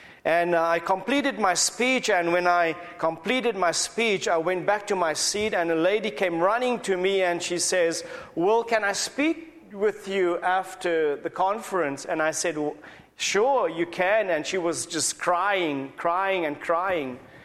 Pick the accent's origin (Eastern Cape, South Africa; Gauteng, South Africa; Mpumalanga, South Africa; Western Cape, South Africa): Western Cape, South Africa; Cape Town; moved away; I'm from Cape Town, South Africa, and I came here about 6 years ago